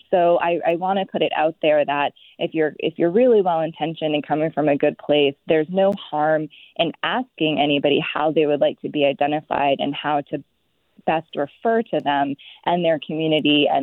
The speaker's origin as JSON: {"language": "English", "region": "Maine", "country": "United States", "said": "So I'll say … I'm from the Penobscot Nation"}